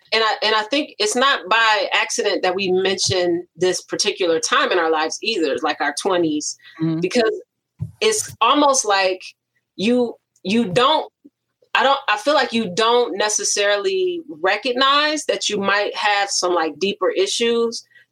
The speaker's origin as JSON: {"language": "English", "town": "Milwaukee", "region": "Wisconsin", "country": "United States", "also_born_or_lived": "Chicago", "said": "I'm originally from Milwaukee, and Midwest. You know, Chicago is right down the street. Okay. And so just have visited Chicago often, but then I moved there for graduate school."}